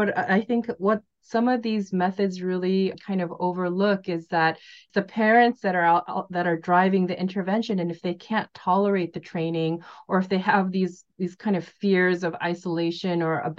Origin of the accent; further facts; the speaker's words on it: South Korea; I'm from Korea